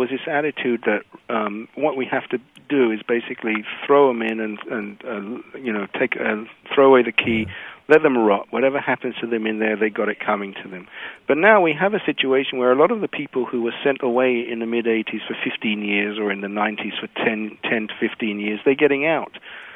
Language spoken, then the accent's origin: English; United Kingdom; moved away as an adult; now in United States; I, as you hear from my accent, grew up in Britain like your last caller, became an American in early 1997.